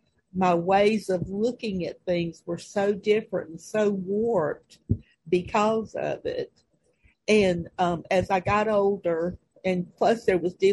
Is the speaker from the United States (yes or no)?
yes; the South, United States; born there; I was born in the South, as you can probably tell.